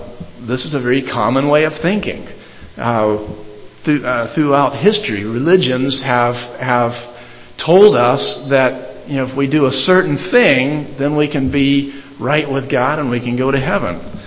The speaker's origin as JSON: {"language": "English", "region": "Alabama", "country": "United States", "tie": "born or raised there", "said": "As I was growing up in Alabama, I had a lot of friends that were Auburn University fans"}